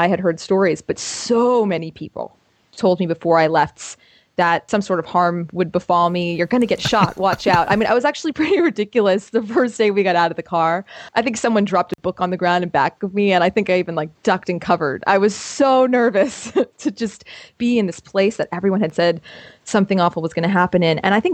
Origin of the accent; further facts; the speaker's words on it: Florida, United States; That's good, because I'm from Florida originally, so this one's tough for me, because close to home is almost always when we're on the beach.